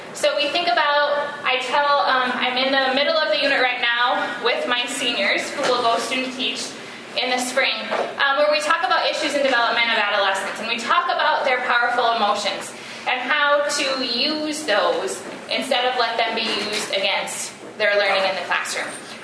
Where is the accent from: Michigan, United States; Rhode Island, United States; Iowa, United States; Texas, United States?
Iowa, United States; I grew up in Iowa. That's where I'm from.